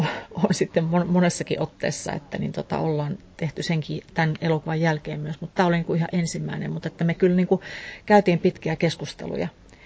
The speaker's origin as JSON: {"language": "Finnish", "town": "Kiuruvesi", "region": "North Savo", "country": "Finland", "tie": "born or raised there", "said": "mun suku ei ole tullut mistään evakkona ja siirtolaisena, mutta mä muistan, että kun mä oon Kiuruvedeltä kotoisin"}